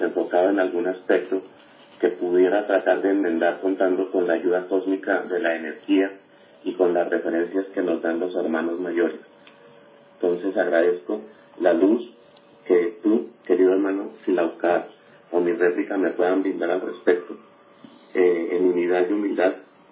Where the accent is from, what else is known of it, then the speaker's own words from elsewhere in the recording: Colombia; now in Spain; Yo soy de Colombia y llevo viviendo 18 años en España.